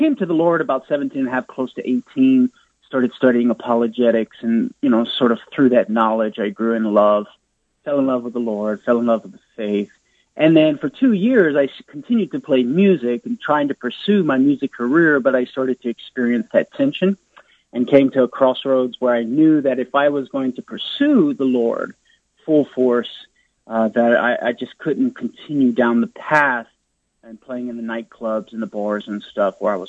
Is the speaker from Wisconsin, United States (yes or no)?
no; Lafayette, Louisiana, United States; Yeah, a little bit. I play a little music there, but more so from Lafayette. And I do get back. Yeah, Lafayette, Louisiana.